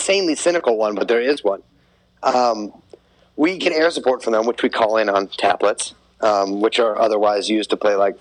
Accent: Canada; man, I'm fucking Canadian.

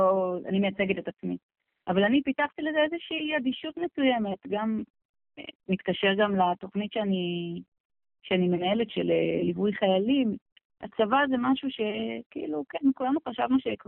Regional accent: Ramat David, Northern District, Israel; לשני הורים שעלו לארץ. נולדתי בקיבוץ רונה דוד, בעמק ישראל, ליד בסיס חיל אוויר רמה דוד, שעובד שעות נוספות בימים אלו. אז גדלתי בקיבוץ

